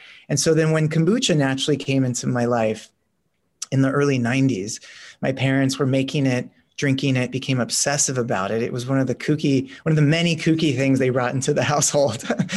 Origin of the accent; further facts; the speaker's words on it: Los Angeles, California, United States; being born and raised in Los Angeles, we live a very privileged life.